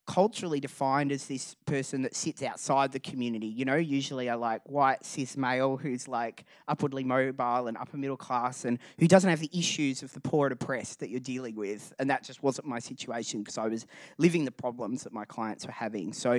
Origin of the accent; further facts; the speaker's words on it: Perth, Western Australia, Australia; moved away as an adult; now in Melbourne, Australia; I moved from Perth to Nar, Melbourne when I was, I think I just turned 20, which is 20 years ago now.